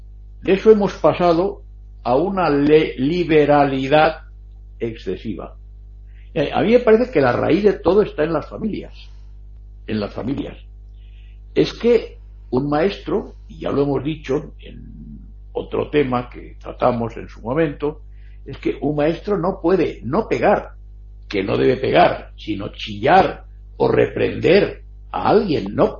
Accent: Spain; Aquí en España tenemos una costumbre de llamar latinos a los latinoamericanos. Este es latino, y tú eres latino también. Yo digo, tú también eres latino. Y yo digo, no, yo soy español.

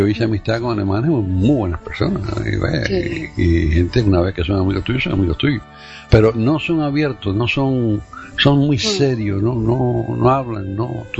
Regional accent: Cuba; Nosotros somos así, el cubano es amistoso, es abierto, ¿verdad?

